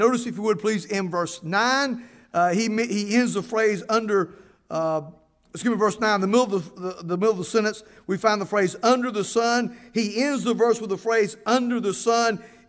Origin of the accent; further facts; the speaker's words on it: the South, United States; Now, listen, I'm from the South, proud of it, and I'm just as biased toward the South as anybody you'll ever meet.